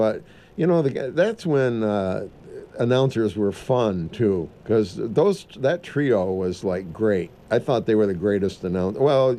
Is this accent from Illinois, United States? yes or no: no; Johnstown, Pennsylvania, United States; Growing up in Johnstown, there was a leather factory